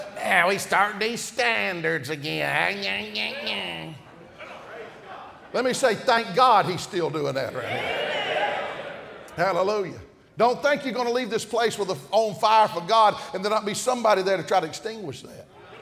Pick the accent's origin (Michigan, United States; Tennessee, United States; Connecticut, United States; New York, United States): Tennessee, United States; I'm from Tennessee. They're so superstitious up there, it's unreal.